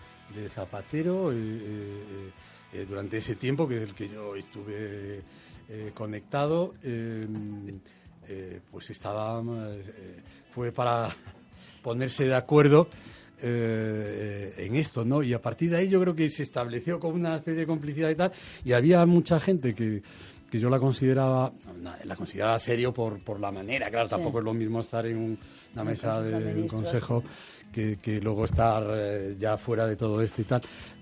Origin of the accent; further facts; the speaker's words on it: Galicia, Spain; aunque yo a los portugueses no los considero stricto sensu extranjeros, porque, en fin, como gallego y como español, ¿no?